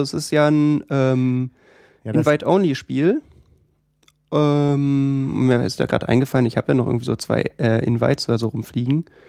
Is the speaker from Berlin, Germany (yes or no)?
yes; Berlin, Germany; nee, ich bin hier in Berlin geboren.